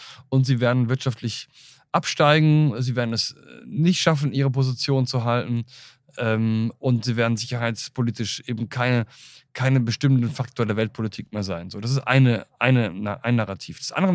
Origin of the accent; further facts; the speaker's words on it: United Kingdom; naja, ich komme aus Großbritannien, da heißt es aber so